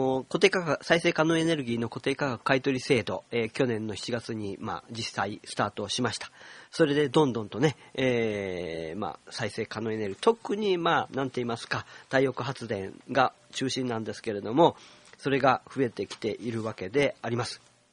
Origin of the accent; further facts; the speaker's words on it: Kyoto, Japan; 私たち京都の人たち、あるいは日本の人たちにとってもね、もう本当に大変なことであります